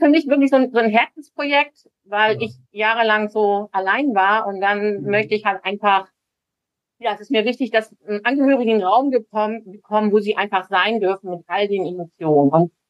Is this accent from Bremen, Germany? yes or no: yes; Bremen, Germany; ich komme ja aus Bremen